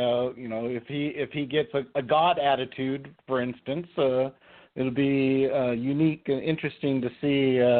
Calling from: Las Vegas, Nevada, United States; from Vegas.

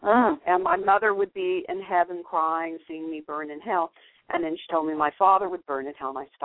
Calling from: Los Angeles, California, United States; Los Angeles.

